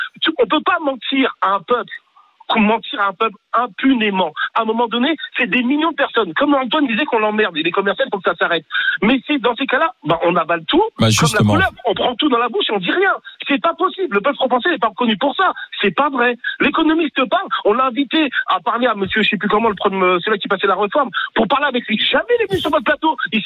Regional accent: Guadeloupe; Écoutez, je suis Guadeloupéen.

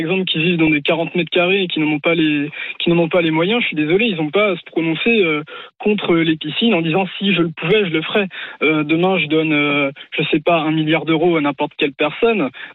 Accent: Machecoul, Pays de la Loire, France; Moi, je suis de Machecoul, mais là, je suis à Guérande.

